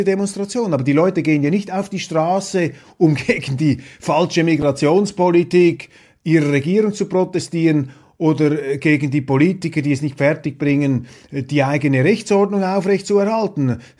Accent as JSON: {"language": "German", "country": "Switzerland", "said": "Als Schweizer, muss ich Ihnen sagen, hatte ich den Eindruck"}